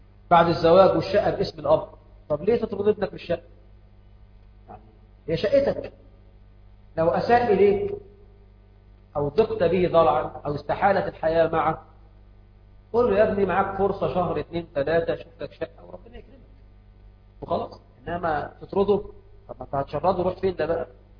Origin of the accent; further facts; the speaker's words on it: Egypt; واجعل بلدنا مصر آمنة مطمئنة يا رب.